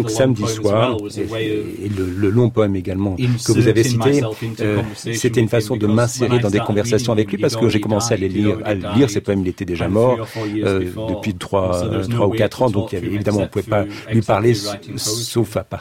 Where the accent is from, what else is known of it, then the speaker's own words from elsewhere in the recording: Barnsley, Yorkshire and the Humber, United Kingdom; French is a second language; si Howell se trouvait dans le contexte Barnsley, ma ville natale